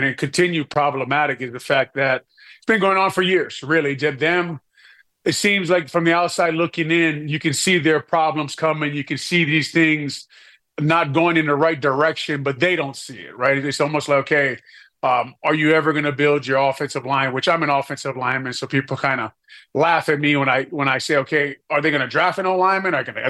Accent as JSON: {"language": "English", "region": "Hawaii", "country": "United States", "said": "I came from, as a music says there, I came from Hawaii and I was part of the 3-time state champs, the varsity team."}